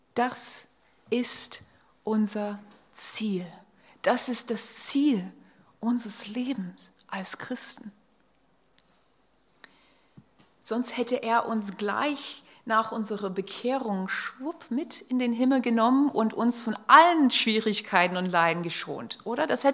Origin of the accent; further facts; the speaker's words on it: Pennsylvania, United States; einen Anruf aus Pennsylvania, wo ich herkomme, von meinem Vater bekommen.